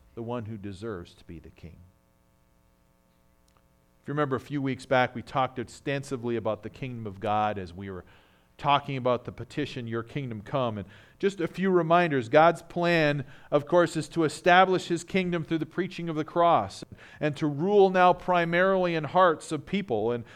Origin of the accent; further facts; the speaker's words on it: Canada; As many of you know, I grew up in Canada.